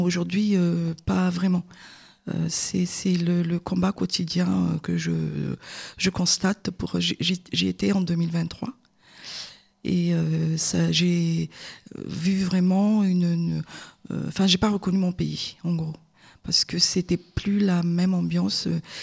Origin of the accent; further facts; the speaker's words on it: Madagascar; moved away as an adult; now in France; Je suis née à Madagascar